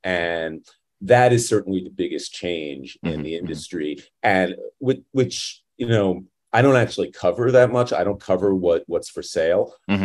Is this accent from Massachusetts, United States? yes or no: no; Long Island, New York, United States; because I grew up on Long Island and I'm a Mets fan.